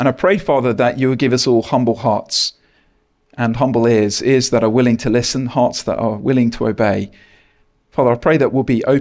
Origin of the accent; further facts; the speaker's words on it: Letchworth, East of England, United Kingdom; there was always a big circus which would arrive in my hometown of Letchworth.